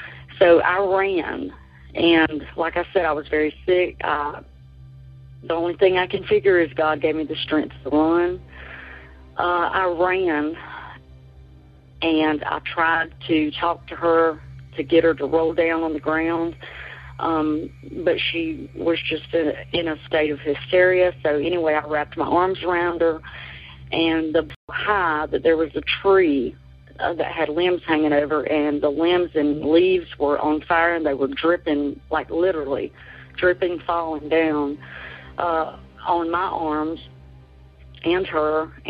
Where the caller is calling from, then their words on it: Chesnee, South Carolina, United States; I'm calling from Chesney, South Carolina.